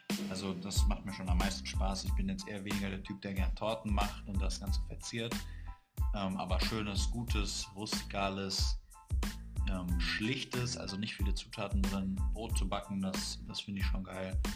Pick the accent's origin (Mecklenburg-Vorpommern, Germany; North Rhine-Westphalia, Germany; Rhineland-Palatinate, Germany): North Rhine-Westphalia, Germany; Düsseldorf; ich bin erstmal 23 Jahre alt. Wir kommen beide aus Düsseldorf